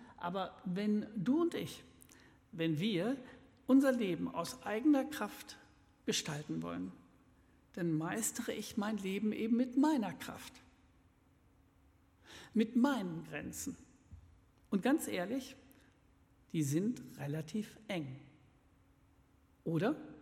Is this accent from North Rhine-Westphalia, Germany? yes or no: yes; Gütersloh, North Rhine-Westphalia, Germany; Also ich komme aus Gütersloh